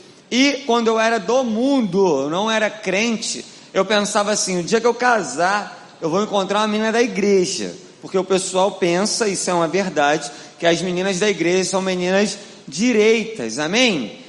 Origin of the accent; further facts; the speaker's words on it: Rio de Janeiro, Brazil; eu vim de Rodilândia, lugar nobre do Rio de Janeiro, Cacuia, Morraguda, Austin, Queimados.